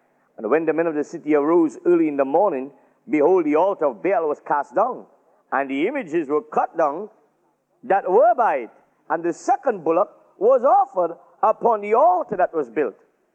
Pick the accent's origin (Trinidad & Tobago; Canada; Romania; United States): Trinidad & Tobago; And I'm from Trinidad, that's way back in the Caribbean, and the very little island there.